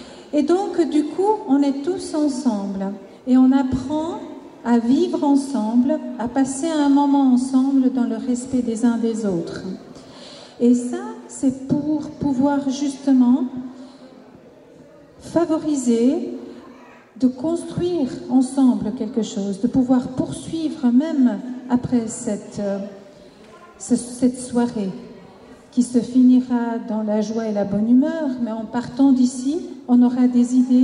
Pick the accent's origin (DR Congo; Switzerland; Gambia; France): Switzerland; je suis d'origine albanaise, je suis suissesse et d'origine albanaise.